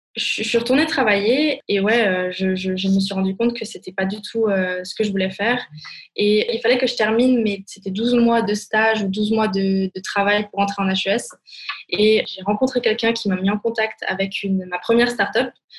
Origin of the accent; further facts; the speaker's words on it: Grand Est, France; moved away as an adult; now in Switzerland; je suis arrivée en Suisse à mes 18 ans. Donc, j'ai grandi en Alsace, entre l'Allemagne, la Suisse, l'Autriche, parce que mon papa est autrichien.